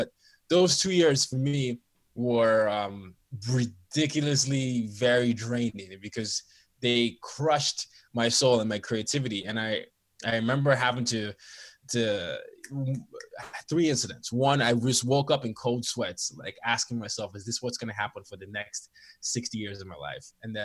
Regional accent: Nigeria; I'm a Nigerian, and I grew up in 5 countries and 4 continents.

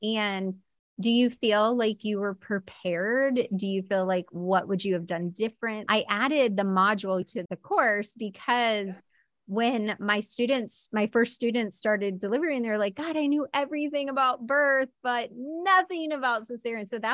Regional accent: Florida, United States; Like I am from Florida and where I work and where I live now is very Southern.

